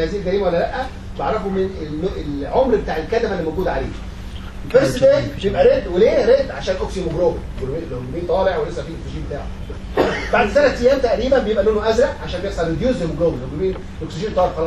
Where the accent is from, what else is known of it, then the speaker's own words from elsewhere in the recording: Egypt; بيسموه صرصور الودن احيانا اللغه العاميه بقى عندنا في مصر